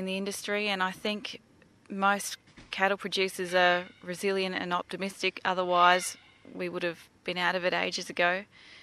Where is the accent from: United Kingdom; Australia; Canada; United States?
Australia; husband and I manage Lilla Creek, but I grew up on Lilla Creek and my parents owned it before us, or managed it before us.